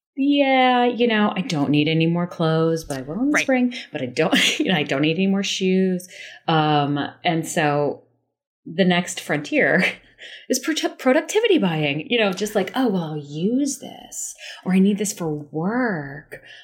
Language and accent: English; the South, United States; now in New York, United States; But I grew up in the South and I was like, oh, I'm just going to come to New York, cut my teeth, and then go back South.